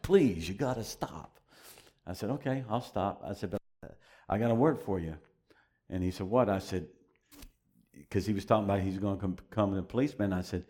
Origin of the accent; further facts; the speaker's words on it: Tennessee, United States; But I am from Tennessee, so just